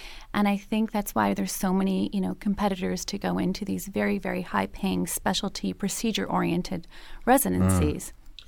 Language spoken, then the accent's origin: English; Montreal, Quebec, Canada; You know, so you mentioned I'm from Montreal